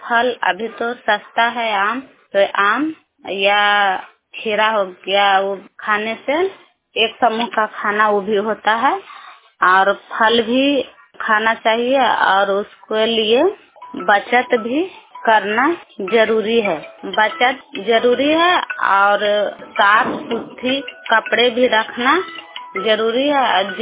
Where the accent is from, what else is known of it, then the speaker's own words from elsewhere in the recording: Adampur, Bihar, India; अग्राम आदमपुर के रहने वाला हूँ। पंचायती चौकन्ना प्रखंड नादीगंज जिला नवादा